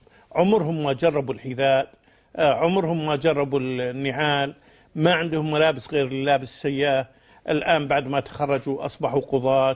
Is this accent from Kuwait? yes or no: yes; Kuwait; وكنت أرى وأنا صغير أحد الأطباء المصريين الدكتور نجار عندنا في الكويت